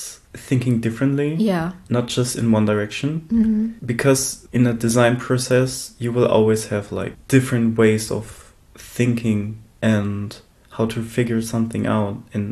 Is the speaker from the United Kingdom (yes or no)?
no; Galicia, Spain; Because we're from North Spain, from Galicia, they have their own language.